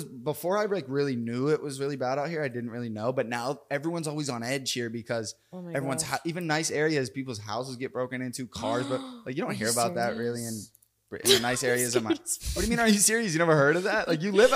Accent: Pittsburgh, Pennsylvania, United States; now in Miami, United States; You know, I'm from Pittsburgh. I'm over the snow.

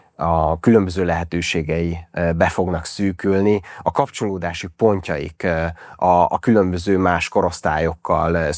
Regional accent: Szeged, Csongrád-Csanád, Hungary; ugye én Szegeden nőttem fel, ott jártam gimnáziumba és egyetemre is

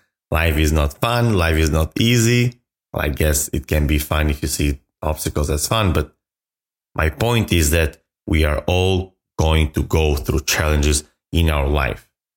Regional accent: Albania; moved away as an adult; now in United States; at that time, I was still going back and forth to Albania, to my home country.

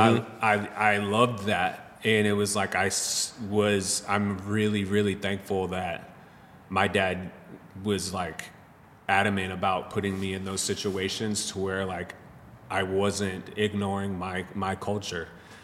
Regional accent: Wentzville, Missouri, United States; Like, I went to where I grew up out in Wentzville.

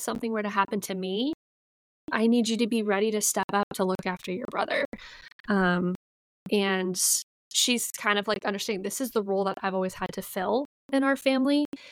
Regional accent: Texas, United States; And I think culturally, this is like where I think growing up in Texas, that's different.

